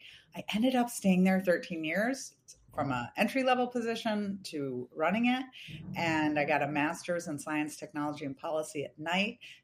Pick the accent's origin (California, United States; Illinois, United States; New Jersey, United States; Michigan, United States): Michigan, United States; I was raised in Michigan, a small, very typical upbringing, although I had no engineers or scientists in my family.